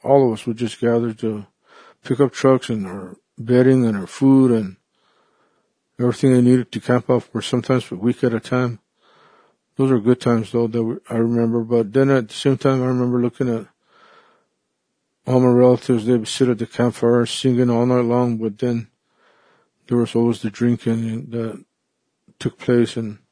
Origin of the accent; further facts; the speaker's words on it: Isleta, New Mexico, United States; I lived in Isleta all my life. I was born and raised in Isleta. I grew up in Isleta. My family's from Isleta